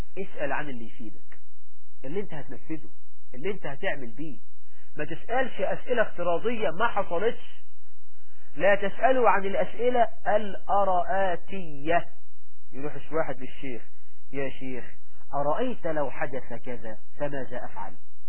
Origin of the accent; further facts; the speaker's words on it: Egypt; وإحنا عندنا في مصر